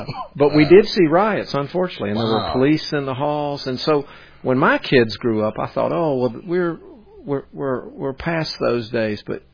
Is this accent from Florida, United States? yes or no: no; Charlotte, North Carolina, United States; also born or lived in Virginia; I go back to my being in middle school, and it was actually here in Charlotte. I was born in Virginia and lived a lot of different places, but my family moved here.